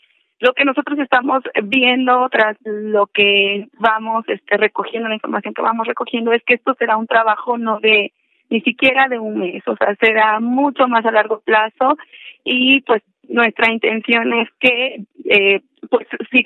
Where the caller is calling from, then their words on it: Izúcar de Matamoros, Puebla, Mexico; de Izúcar de Matamoros, es un municipio de Puebla.